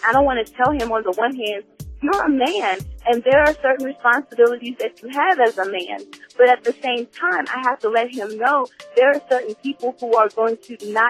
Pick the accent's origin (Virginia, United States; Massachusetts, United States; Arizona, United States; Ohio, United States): Virginia, United States; Lynchburg; I grew up in Lynchburg, Virginia.